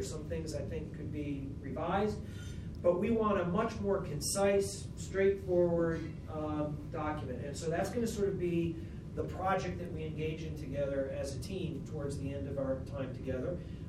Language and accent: English; Northeast, United States; I grew up in the Northeast where no one cared that much about their names, like you were your name.